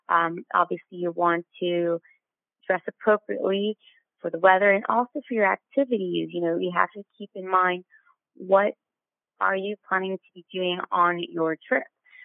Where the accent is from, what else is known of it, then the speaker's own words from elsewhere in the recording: Los Angeles, California, United States; I'm from Los Angeles, and I don't even have a storage unit anymore. So technically, my home base is Los Angeles, but I'm never there.